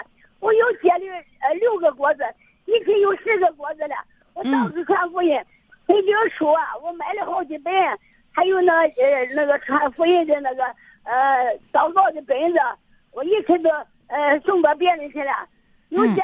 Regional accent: Shandong, China; 我告诉你，我老家是山东人啊

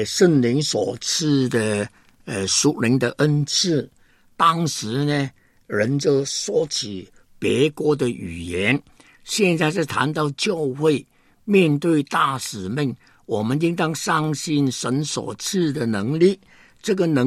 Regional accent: Hong Kong; born there; Chinese is a second language; 我那个时间是英国殖民地香港出生的一个青年人，根本没有好好的回过内地，没有回过乡下，在乡下也没有我的亲戚朋友。那么我呢，真的也不懂普通话，

